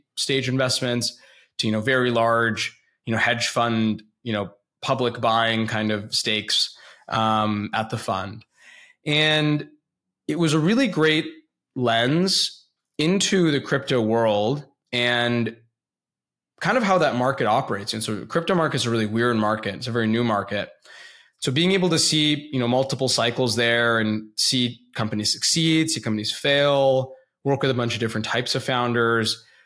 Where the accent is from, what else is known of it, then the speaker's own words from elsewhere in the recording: Illinois, United States; I went to undergrad in Illinois. I'm from Illinois originally.